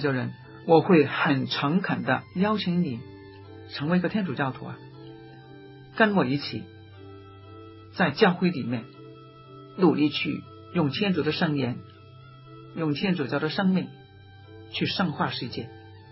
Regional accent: Guangdong, China; 从前我是广东人哈

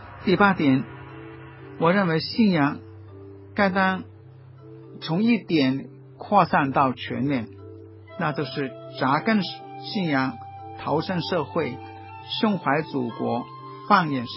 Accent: Hong Kong; 我说我是从香港来的

